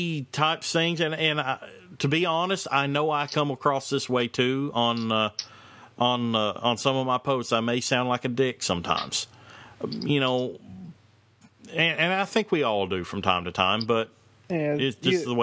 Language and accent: English; Kentucky, United States; I'm from Kentucky, so I got an accent.